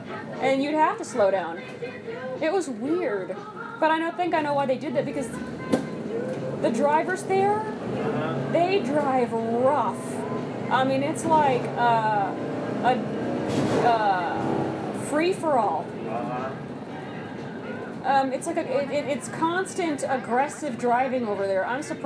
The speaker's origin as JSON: {"language": "English", "country": "Saudi Arabia", "tie": "born or raised there", "also_born_or_lived": "United States", "said": "Born here, in the United States, raised in Arabia."}